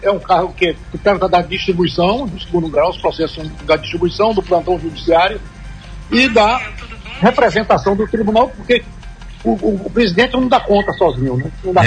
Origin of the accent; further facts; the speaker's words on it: Vitória da Conquista, Bahia, Brazil; isso é realmente um orgulho muito grande para quem é de Vitória da Conquista, para quem veio de onde eu vim, de família pobre, que lutou muito na vida.